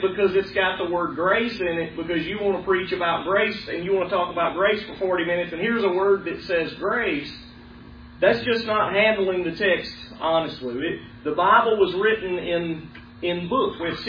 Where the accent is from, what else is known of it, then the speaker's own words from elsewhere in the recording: Alabama, United States; I'm from Alabama.